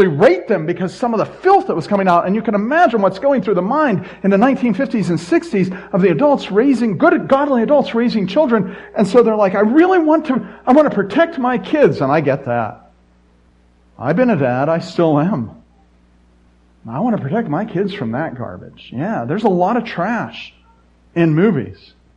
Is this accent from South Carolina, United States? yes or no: no; Pittsburgh, Pennsylvania, United States; Yeah, I'm from Pittsburgh. They were slippy.